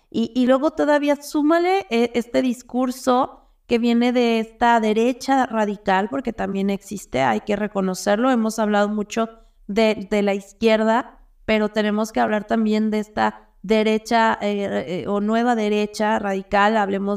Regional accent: Mexico; pero creo que nosotros como mexicanos sí debemos aprender.

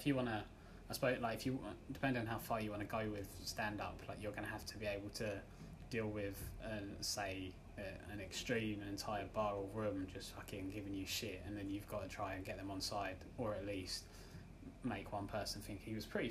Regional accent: London, United Kingdom; knowing I grew up in London

